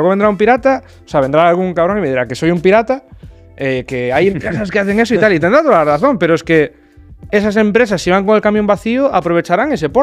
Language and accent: Spanish; Vigo, Galicia, Spain; Estoy en Barcelona, yo soy de Galicia. Salí, son ahora las 11 de la noche del viernes. Yo salí hace 24 horas de mi casa. Salí de Vigo